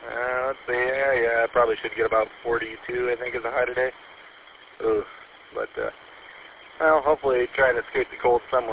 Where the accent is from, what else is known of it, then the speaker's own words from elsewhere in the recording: Lapeer, Michigan, United States; moved away as an adult; Originally, I was born and raised here in Lapeer, and then currently been living in Missouri for about a year or two now, but haven't been living in Lapeer probably about 10 years now.